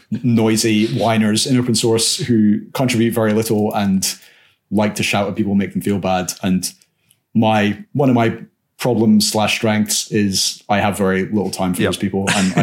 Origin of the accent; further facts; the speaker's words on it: Scotland, United Kingdom; which me being Scottish makes me like cringe unbearably.